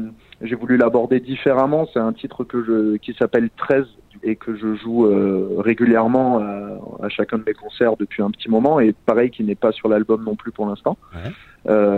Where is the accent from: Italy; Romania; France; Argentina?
France; je suis français et toute ma famille aussi. Je n'ai pas d'origine anglo-saxonne ou quoi.